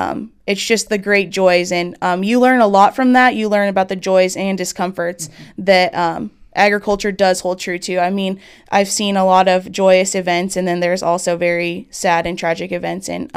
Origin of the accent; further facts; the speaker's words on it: Pella, Iowa, United States; also born or lived in Adair; I grew up in actually Pella, Iowa, and I attended school there till I was a sophomore in high school. We then moved to Adair, and I finished and graduated high school from Adair Casey